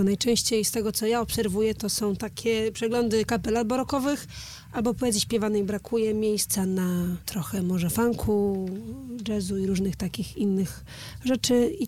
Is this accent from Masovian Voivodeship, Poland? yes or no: no; Trzcianka, Greater Poland Voivodeship, Poland; A ja z Trzcianki.